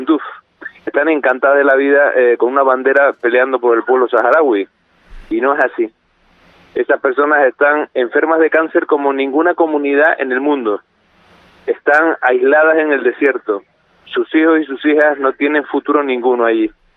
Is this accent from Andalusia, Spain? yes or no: no; Canary Islands, Spain; como canario